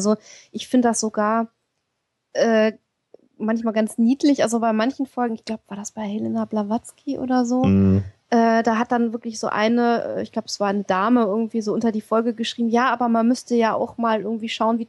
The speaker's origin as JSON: {"language": "German", "country": "Austria", "moved": "yes", "said": "Ja, meine alte Heimat, Österreich."}